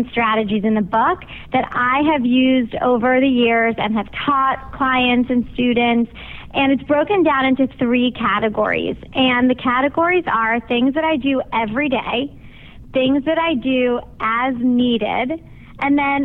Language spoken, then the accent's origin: English; Philadelphia, Pennsylvania, United States; moved away as an adult; now in Texas, United States; No, I've lived here for almost 20 years, but I grew up on the East Coast in Philadelphia.